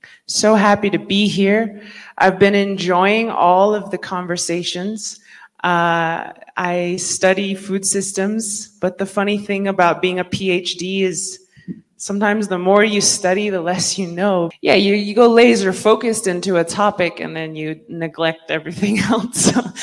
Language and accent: English; United States; I am from the Nanisht Ejit Khachitni clan of the Diné Nation. We are also incorrectly known as Navajo, which is not our real name.